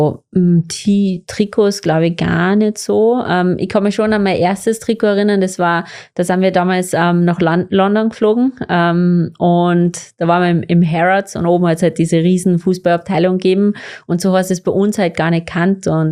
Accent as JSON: {"language": "German", "country": "Austria", "said": "Hauptschule und Gymnasium ist bei uns in Österreich eigentlich kein Unterschied."}